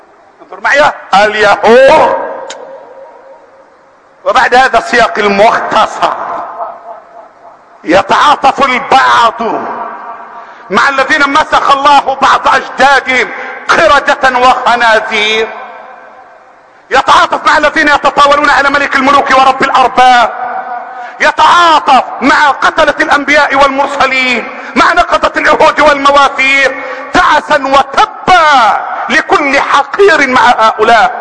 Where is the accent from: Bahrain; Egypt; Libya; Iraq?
Egypt; اللهم احفظ بلدنا مصر